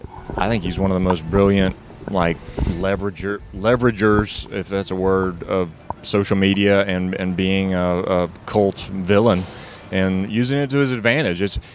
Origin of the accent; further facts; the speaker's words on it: Macon, Georgia, United States; growing up in South Georgia, the dome meant something